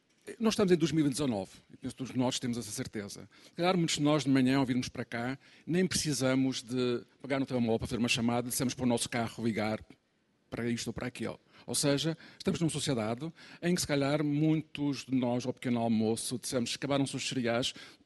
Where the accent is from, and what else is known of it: Portugal